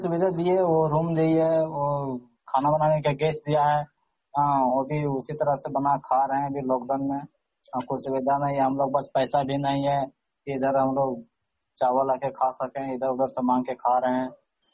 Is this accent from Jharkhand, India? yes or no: yes; Hazaribagh, Jharkhand, India; now in Chennai, India; ग्राम post उचारामा, थाना विष्णुगढ़, जिला हजारीबाग, झारखंड का रहने वाला हूँ।